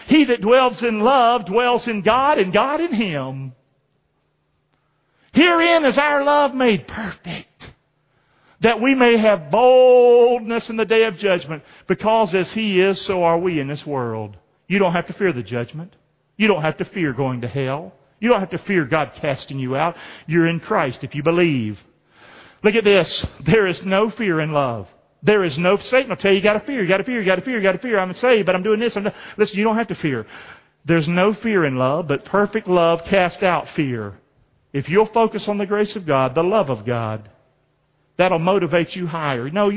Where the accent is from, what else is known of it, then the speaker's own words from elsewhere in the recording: the South, United States; And I'm from the South. We don't talk like that.